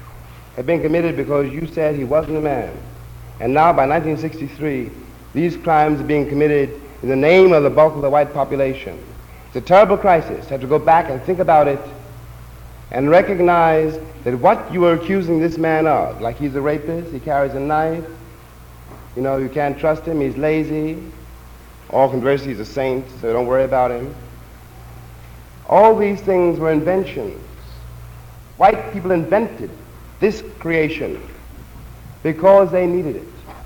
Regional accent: United States; born there; And then, of course, since I was born in America, I had to watch those people very carefully

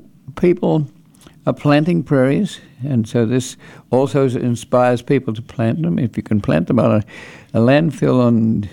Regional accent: Australia; I came from Australia and I could not find the ecosystem

